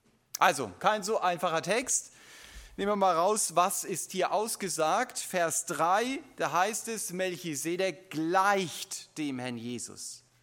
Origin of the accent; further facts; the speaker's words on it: Germany; das haben wir als Deutsche nicht so drauf